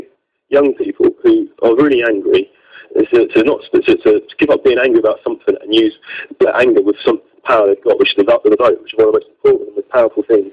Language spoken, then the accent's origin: English; London, United Kingdom; I grew up in London. I'm the sixth generation of my family to come from the city.